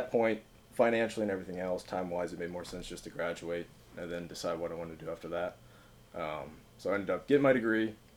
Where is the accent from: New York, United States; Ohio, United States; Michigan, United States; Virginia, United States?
Ohio, United States; Cincinnati; Yeah, I grew up in Cincinnati. I went to UC.